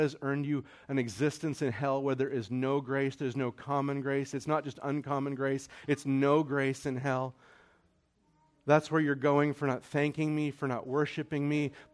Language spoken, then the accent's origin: English; Saskatchewan, Canada; I grew up in Saskatchewan, Canada.